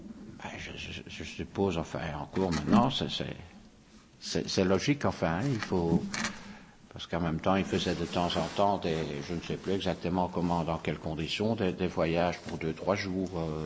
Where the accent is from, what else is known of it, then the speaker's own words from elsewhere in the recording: Molenbeek, Brussels-Capital Region, Belgium; Mais disons que je suis né à Molenbeek et j'ai toujours habité à Molenbeek, donc, mm-hmm. Avec mes parents, qui également étaient des Molenbeekois